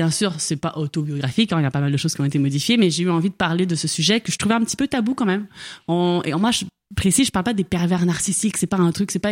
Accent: Quebec, Canada; accent: Québécois; J'ai mon accent québécois qui ressort d'un

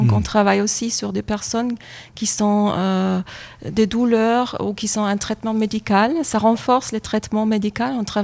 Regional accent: Germany; now in France; C'est nouveau en France, ça vient d'Allemagne et moi, c'est mon pays d'origine en fait.

